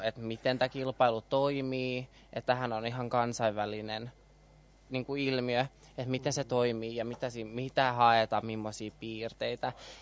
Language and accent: Finnish; Turku, Southwest Finland, Finland; Olen 23-vuotias. Täytin eilen ja olen Turusta.